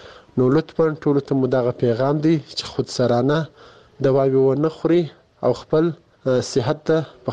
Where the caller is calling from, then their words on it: Kandahar, Afghanistan; د کندهار ولایت د سور لسمینه یڅخه تاسو ته پیغام ورکړم. زه دلته په کندهار کې په یو شخصي روغتون کې د فارمسیست په حیث دنده اجرا کوم.